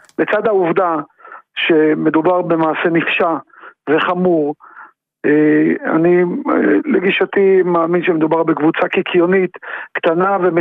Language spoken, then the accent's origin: Hebrew; Lod, Central District, Israel; אני במקור מלוד.